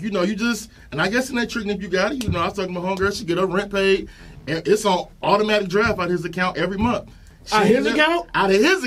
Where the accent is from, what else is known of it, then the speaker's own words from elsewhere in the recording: Houston, Texas, United States; Yeah, I'm from Houston, but I've been here since 05.